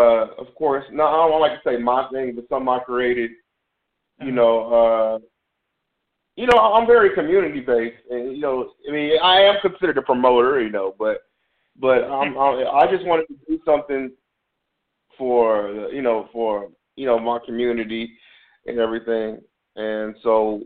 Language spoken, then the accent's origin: English; Inglewood, California, United States; He grew up in Compton, I grew up in Inglewood.